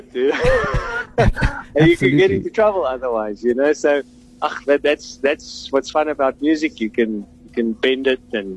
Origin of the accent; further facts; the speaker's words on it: South Africa; first language Afrikaans; English is a second language; I'm also Afrikaans speaking, so it is my mother tongue, and so I move quite a lot in the Afrikaans circles.